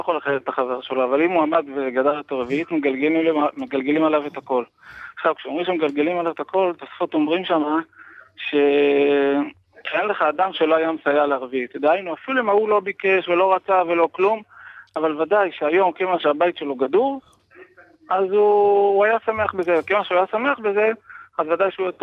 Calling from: Modi'in Illit, Judea and Samaria, Israel; אני מודיעין עילית.

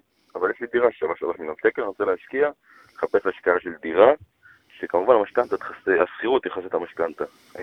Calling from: Jerusalem, Jerusalem District, Israel; מירושלים.

